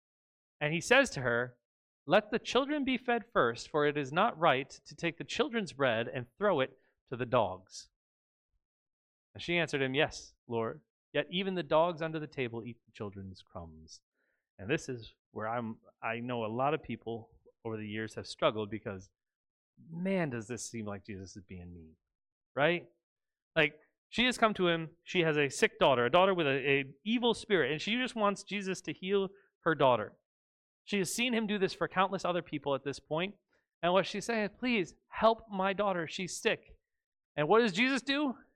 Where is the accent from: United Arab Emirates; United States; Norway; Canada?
United States; But I know that's because I grew up in America.